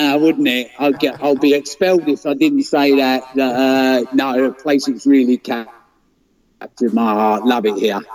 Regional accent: Romford, London, United Kingdom; I grew up around Romford, and that's a real, real West Ham stronghold.

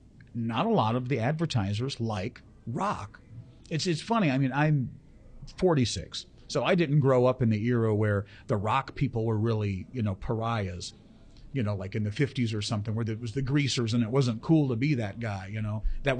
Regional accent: the South, United States; I grew up in the South. I grew up watching Hee Haw.

